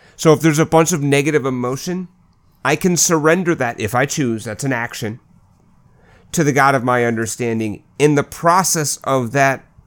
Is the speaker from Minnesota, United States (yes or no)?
yes; Minnesota, United States; You know, it's interesting because I was born and raised in Minnesota.